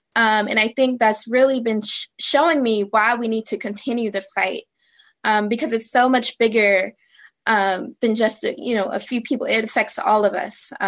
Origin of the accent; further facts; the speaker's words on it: North Carolina, United States; I grew up in North Carolina, grew up in the movement.